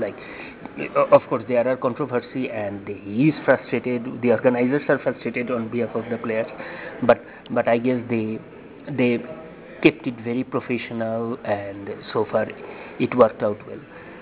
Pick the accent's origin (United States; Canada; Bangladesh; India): Bangladesh; So we are from Bangladesh, and you know Bangladesh is a small country, a developing country.